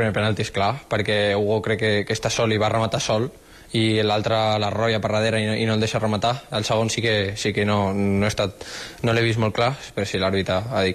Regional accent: Catalonia, Spain; els que som catalans

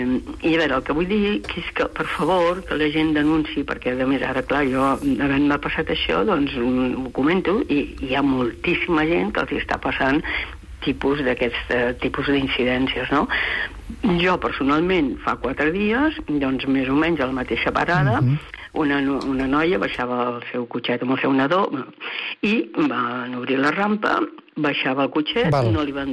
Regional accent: Balearic Islands, Spain; now in Barcelona, Spain; Ara porto uns dies a Barcelona, tot i que sóc de Mallorca, jo saps que visc a Mallorca, sóc d'aquí, però visc allà.

